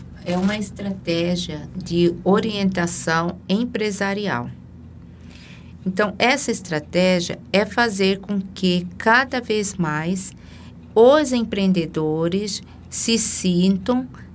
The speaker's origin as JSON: {"language": "Portuguese", "town": "Cuiabá", "region": "Mato Grosso", "country": "Brazil", "tie": "born or raised there", "said": "Sou cuiabana de Chapa e Cruz, com muito orgulho."}